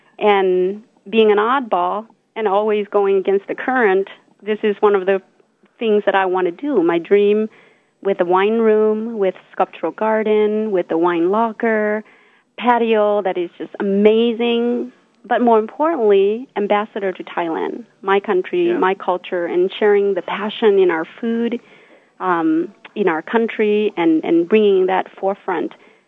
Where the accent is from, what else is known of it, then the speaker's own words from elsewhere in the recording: Washington, United States; now in Tucson, United States; Oh, my gosh. My home state.